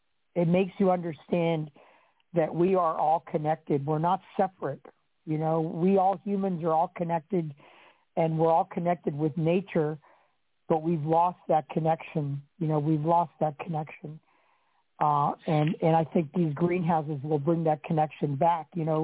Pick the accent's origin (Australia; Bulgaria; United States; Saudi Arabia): United States; Maryland; some Old Bay seasoning because I'm from Maryland.